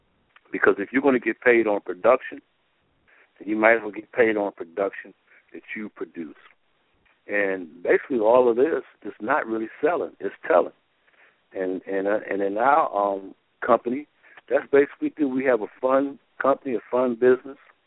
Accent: Baltimore, Maryland, United States; I know back in my hometown in Baltimore

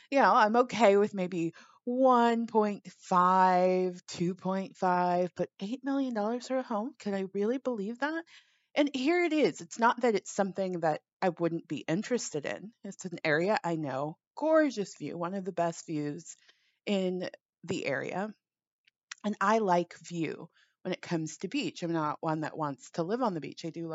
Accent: Los Angeles, California, United States; And I grew up in Los Angeles, and I love it.

